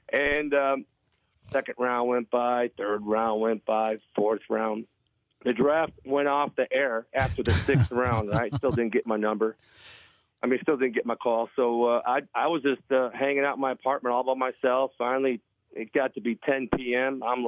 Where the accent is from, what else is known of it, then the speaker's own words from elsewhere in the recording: Buffalo, New York, United States; I grew up in Buffalo, New York, getting drafted by Green Bay. I was used to the cold and, with my Polish background.